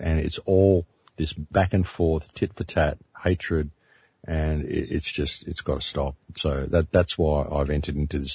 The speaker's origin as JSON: {"language": "English", "country": "Australia", "said": "You know, I'm an Australian. We swear a lot."}